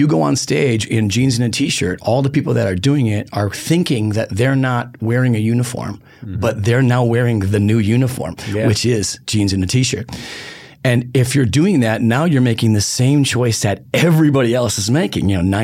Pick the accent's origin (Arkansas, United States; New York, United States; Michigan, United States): Michigan, United States; Detroit; I mean, I like country music all right, but I'm not from Nashville or wherever. I'm from Detroit